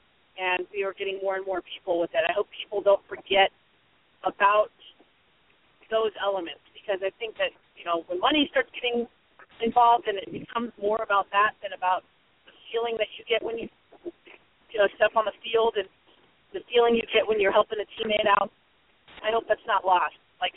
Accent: California, United States; also born or lived in Chicago; I'm pretty much based both in Chicago and Los Angeles. So I'm from California.

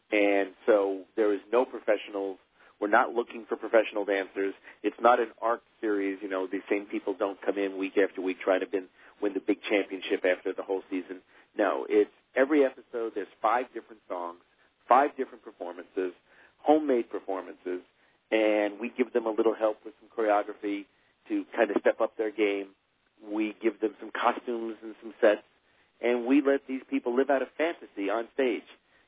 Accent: New York, United States; now in California, United States; I'm a New Yorker, and I miss it, and I love New York. I came out to California to write one-hour dramas and feature films

